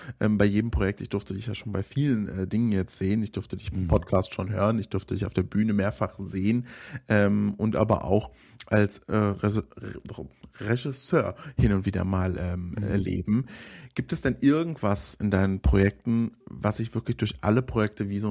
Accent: Hesse, Germany; jetzt komme ich aus Hessen

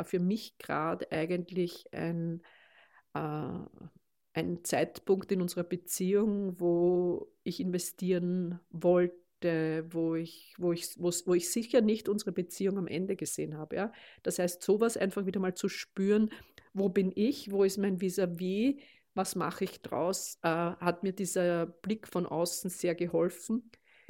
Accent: Vienna, Austria; born there; also born or lived in Mauerbach; habe mich rein von meinem Lebensmittelpunkt zwar immer als Wienerin gefühlt, weil dort seid ihr, meine Kinder, und dort ist mein Geburtshaus

